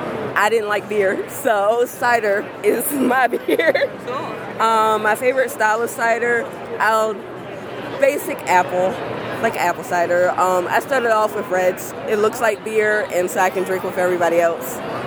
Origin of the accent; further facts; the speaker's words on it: North Carolina, United States; I'm from North Carolina.